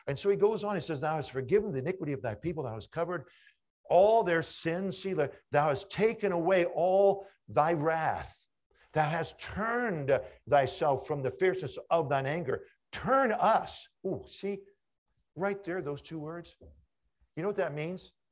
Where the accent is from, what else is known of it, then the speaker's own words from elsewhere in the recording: Washington metropolitan area, United States; growing up outside of Washington, D.C., as a little boy, I thought, it'd be really something to meet the president.